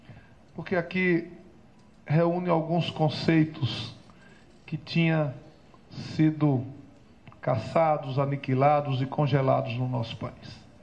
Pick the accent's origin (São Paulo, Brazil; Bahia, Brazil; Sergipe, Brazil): Sergipe, Brazil; Rio Real; que eu sou sergipano de Rio Real, lá da.